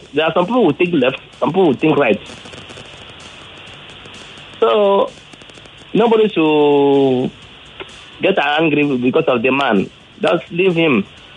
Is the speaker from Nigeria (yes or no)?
yes; Nigeria; I'm from Alachi, Orile.